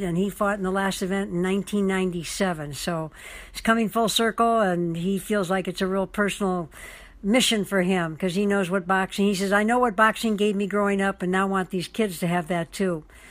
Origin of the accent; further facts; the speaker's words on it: Detroit, Michigan, United States; I'll call it the my Say Nice Things About Detroit segment, my hometown